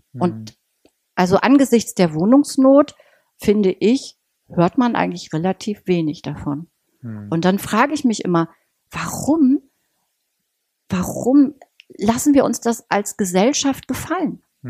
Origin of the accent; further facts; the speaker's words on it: Hanover, Lower Saxony, Germany; Ich bin in Hannover geboren und aufgewachsen.